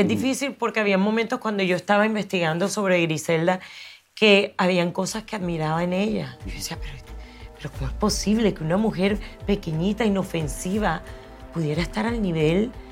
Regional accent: Colombia; Yo soy colombiana.

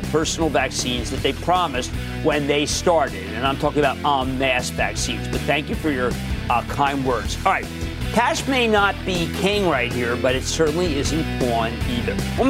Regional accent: New Jersey, United States; Let's go to Arthur, my home state of New Jersey.

